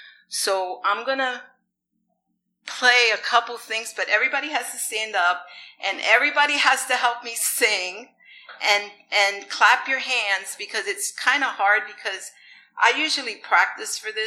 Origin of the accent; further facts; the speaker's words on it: New York City, New York, United States; I was raised in New York City in my childhood, and later on I find out that most of my family are musicians.